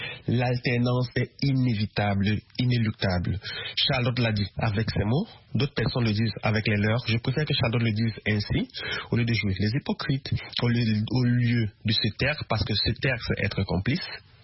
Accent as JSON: {"language": "French", "country": "Cameroon", "lives_now": "Paris, France", "said": "je suis camerounais, je suis résident à Paris."}